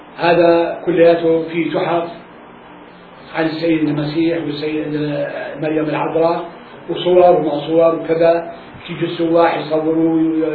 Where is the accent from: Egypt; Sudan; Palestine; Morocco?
Palestine; accent: Palestinian; نحن نسميها بلهجتنا الفلسطينية نقولها حكورة.